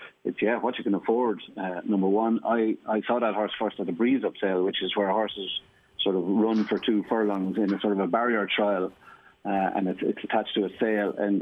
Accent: County Carlow, Ireland; And I'm from Carlow. We don't do that too often down there.

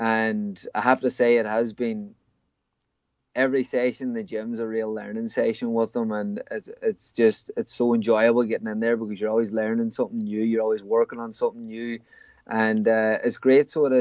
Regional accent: Ireland; moved away; I am an Irish fighter. I want to be fighting on the East Coast, or I want to be fighting back in Ireland. But I think I'm at the stage of my career now where I have been away from Ireland that long

